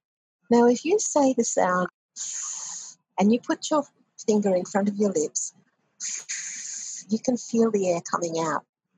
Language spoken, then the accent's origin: English; Australia; They recommend that we find some other interest if we're Australian volunteers, you know, to go and do something else apart from your work.